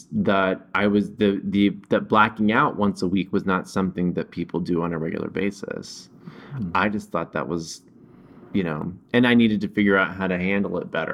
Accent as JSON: {"language": "English", "region": "the South", "country": "United States", "tie": "born or raised there", "said": "I just had so much guilt and shame around my sexuality from growing up in the South"}